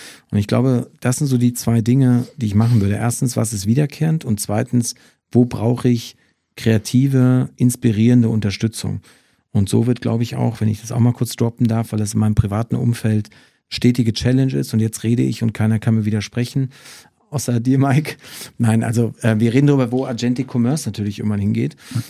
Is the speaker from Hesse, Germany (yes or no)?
no; Hagen, North Rhine-Westphalia, Germany; Also ich komme aus Hagen